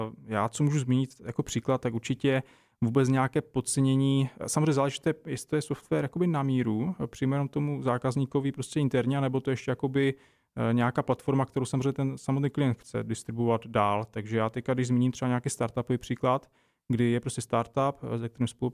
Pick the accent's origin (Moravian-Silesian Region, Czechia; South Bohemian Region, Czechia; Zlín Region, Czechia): Zlín Region, Czechia; já v podstatě nejsem třeba původem z Prahy, jsem vlastně z Valašska